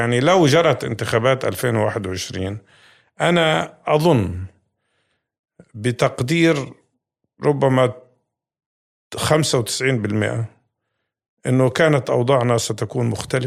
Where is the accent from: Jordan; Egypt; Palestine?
Palestine; نحن نشعر بالأذى كفلسطينيين مؤمنين فعلا بالقيم الديمقراطية